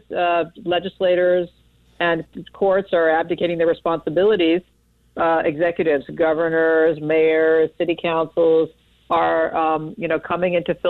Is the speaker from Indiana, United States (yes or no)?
no; California, United States; in my home state of California